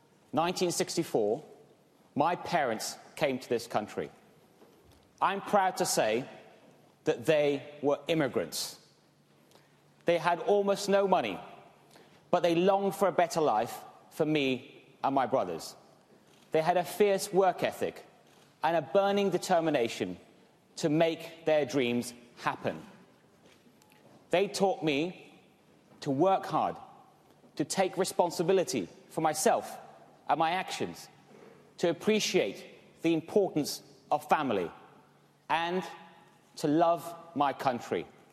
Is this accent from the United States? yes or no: no; United Kingdom; Well, Ken, I'm actually British. But yes, my heritage is Pakistani.